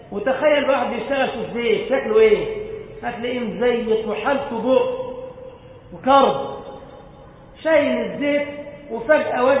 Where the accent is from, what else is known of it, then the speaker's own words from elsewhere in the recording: Egypt; كان يعمل في بلدنا مصر رئيسا للقضاء